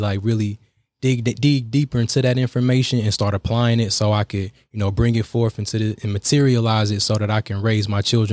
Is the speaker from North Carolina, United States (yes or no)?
yes; High Point, North Carolina, United States; So I'm from High Point, North Carolina, born and raised, you know, furniture capital of the world.